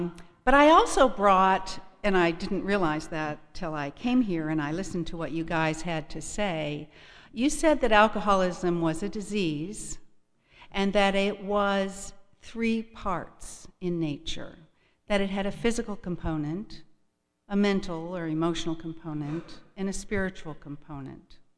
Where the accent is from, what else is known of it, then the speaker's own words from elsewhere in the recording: Iowa, United States; born there; also born or lived in Boston; I was born in Iowa, and I went to school in Boston, where I met my husband.